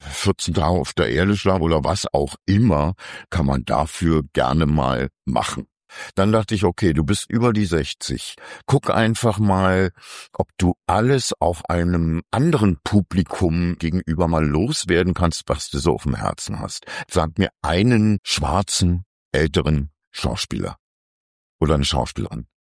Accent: East Germany, Germany; Ich bin Ossi

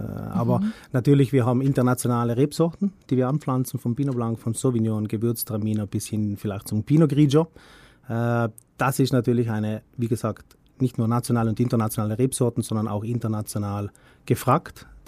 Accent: Trentino-Alto Adige, Italy; also born or lived in Switzerland; Es ist natürlich meine Heimat, oder? Zusammen mit der Schweiz, wie schon gesagt.

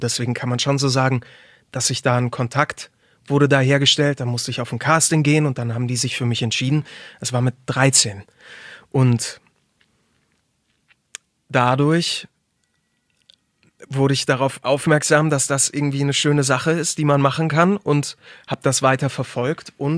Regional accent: Munich, Bavaria, Germany; Und ich bin groß geworden, geboren und groß geworden in München

